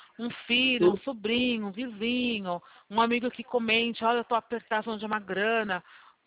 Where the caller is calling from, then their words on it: Itu, São Paulo, Brazil; Eu estou falando do interior de São Paulo, cidade de Itu.